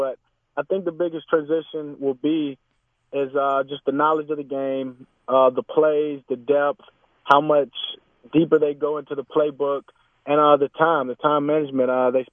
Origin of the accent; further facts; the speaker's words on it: Haughton, Louisiana, United States; just the small-town guy that's from Houghton, Louisiana.